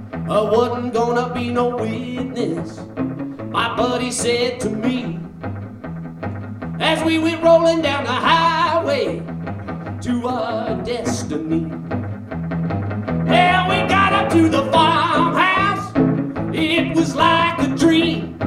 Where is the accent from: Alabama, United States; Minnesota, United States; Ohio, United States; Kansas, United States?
Kansas, United States; Lawrence; So I grew up in Lawrence, Kansas. It's kind of like Athens, Georgia, only out on the prairie. College town.